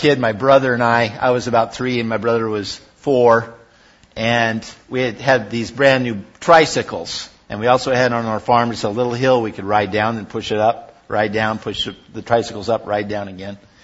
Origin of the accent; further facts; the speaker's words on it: Portland, Oregon, United States; I grew up in Portland, so that's where my heart is, I guess.